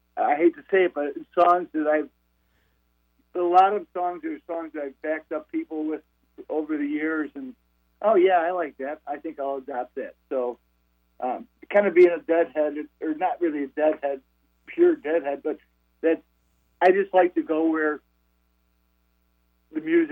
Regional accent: Chicago, Illinois, United States; also born or lived in Florida; Well, I grew up in Chicago, so my first love was blues. Then I moved down to when I went to college, I lived in a rural area, so then that's where I discovered country. Moved to Florida

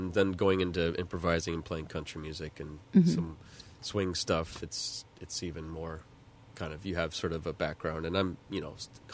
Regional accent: West Coast, United States; And before moving here, I've always wanted to move out here and be away from the West Coast. I grew up on the West Coast.

